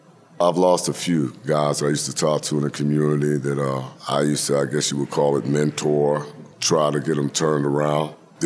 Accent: United States; I grew up in the Point Breeze area.

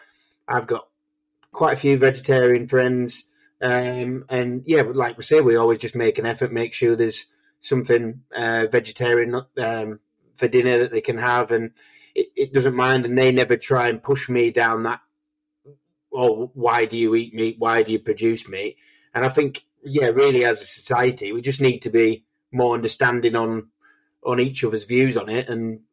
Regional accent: North West England, United Kingdom; I'm from Cumbria.

